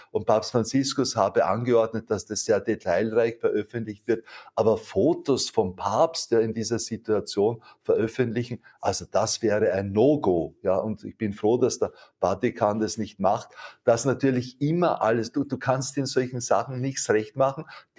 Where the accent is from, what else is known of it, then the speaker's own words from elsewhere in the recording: Austria; Rosenmontag oder Faschingsmontag, wie wir bei uns in Österreich jetzt eben sagen.